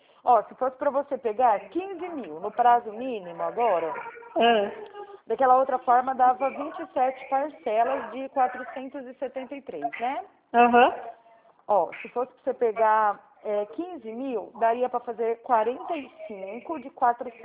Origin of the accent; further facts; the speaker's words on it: Araraquara, São Paulo, Brazil; Não, eu sou aqui de Araraquara.